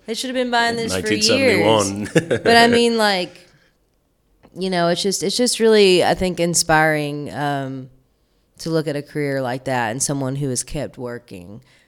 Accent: Monkey's Eyebrow, Kentucky, United States; like in Monkey's Eyebrow, I grew up in literally like backwater country. It's kind of flood country. I grew up in the Ohio River bottoms there.

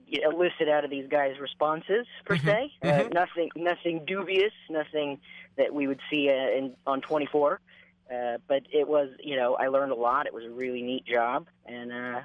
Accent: Las Vegas, Nevada, United States; Las Vegas, Nevada.

